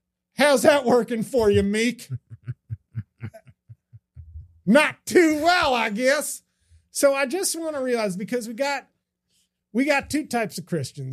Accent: Texas, United States; You know, because this isn't even my fucking accent, bro. I'm from fucking Texas, y'all.

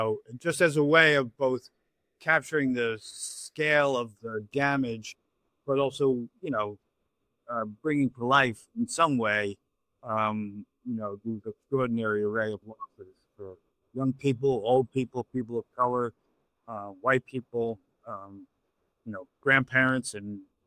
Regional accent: Brooklyn, New York, United States; I grew up in Brooklyn, New York in the 1960s

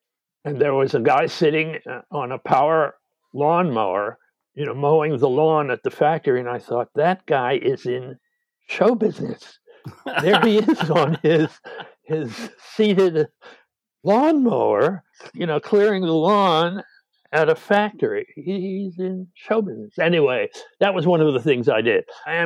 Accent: New York, United States; And I didn't know how to drive as a New Yorker.

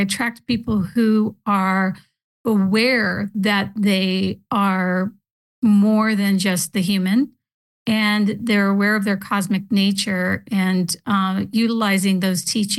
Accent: Parker, United States; That's what happened to me here in Parker, my hometown.

